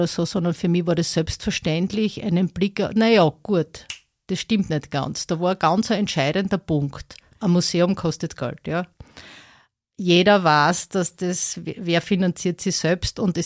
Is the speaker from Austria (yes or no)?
yes; Altneudörfl, Styria, Austria; born there; Also sagen wir mal dort, wo ich geboren bin, Alt-Neu-Dörfel.